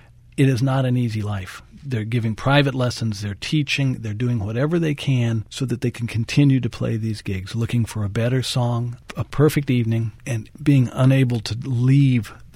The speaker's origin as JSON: {"language": "English", "region": "Oklahoma", "country": "United States", "said": "You know, as you know, I'm not from New Orleans. I'm from Oklahoma. So for this Okie to be able to hang out with these guys"}